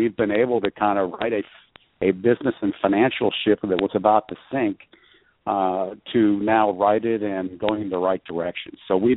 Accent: United States; Pleading the fifth is the best thing we as American citizens have to protect ourselves

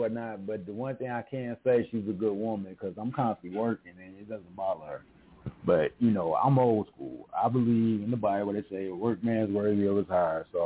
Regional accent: St. Louis, Missouri, United States; born there; now in Arizona, United States; I'm basically here, but I wasn't born in Arizona. I was born in Missouri.

